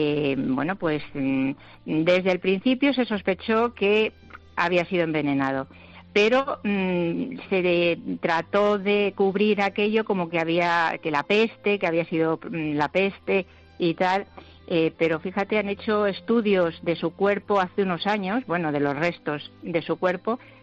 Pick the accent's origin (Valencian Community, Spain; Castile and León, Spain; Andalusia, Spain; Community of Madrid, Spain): Castile and León, Spain; Cardeñosa; Él pidió en esa posada que existía en mi pueblo, él iba a batallar hacia Toledo, desde Arévalo, que era donde tenía su corte, para en Cardeñosa, en una posada